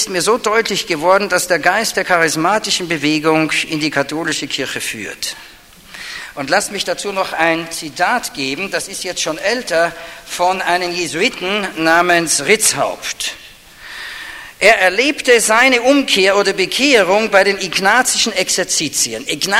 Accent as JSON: {"language": "German", "country": "Austria", "said": "da freue ich mich als Österreicher natürlich besonders, denn mein Heimatland war ja mal 97%"}